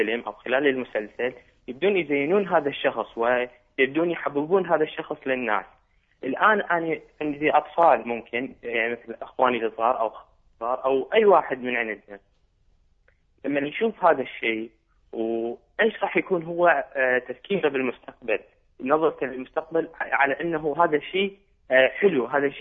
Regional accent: Iraq; moved away; أنا من العراق لكن عايش خارج العراق للدراسة.

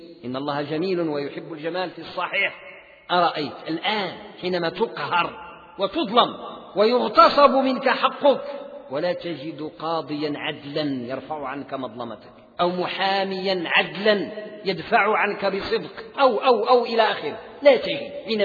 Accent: Morocco

